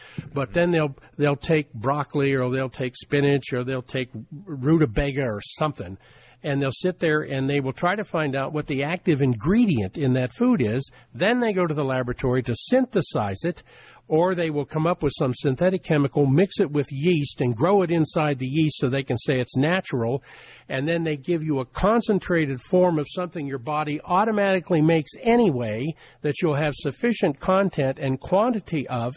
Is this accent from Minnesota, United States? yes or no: no; Washington, District of Columbia, United States; I grew up in the Washington, D.C. area. You bet I had one.